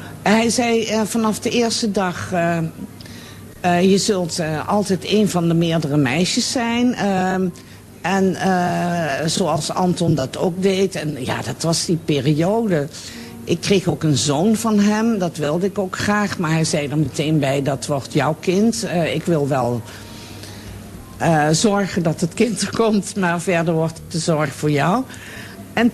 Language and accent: Dutch; Netherlands; accent: soft G; Want ik werd erg geplaagd met mijn zachte G.